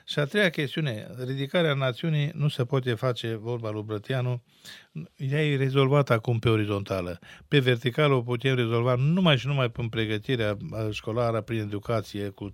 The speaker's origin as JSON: {"language": "Romanian", "country": "Romania", "said": "trebuie să fim mândri că suntem români, pentru că fiind și în Ardeal sute de ani sub alte asupriri, ne-am menținut limba, obiceiurile, tradițiile"}